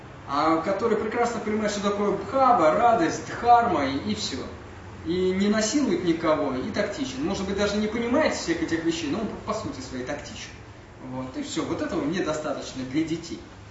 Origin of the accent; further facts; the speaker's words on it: Russia; born there; я очень счастлив, что я родился в России именно в это время, в этом веке